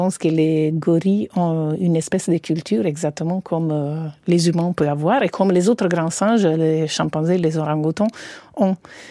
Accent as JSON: {"language": "French", "country": "Italy", "second_language": "French", "lives_now": "France", "said": "comme moi, je suis italienne, je mange le pâte tout le soir"}